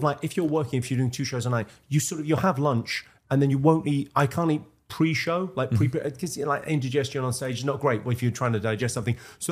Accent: Ireland; now in London, United Kingdom; I'm Irish, so we came over in the 1970s.

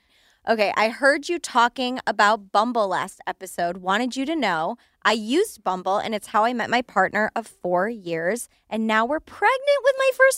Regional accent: Loring Air Force Base, Maine, United States; born there; You guys, I was born on Loring Air Force Base.

